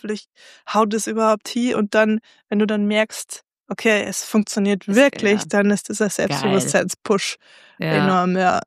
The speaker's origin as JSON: {"language": "German", "country": "Austria", "lives_now": "Germany", "said": "Für mich als Österreicher im preußischen Exil ist es total angenehm, einen Podcast in meinem Dialekt zu hören. Zumindest ist Oberösterreichisch dem sehr ähnlich."}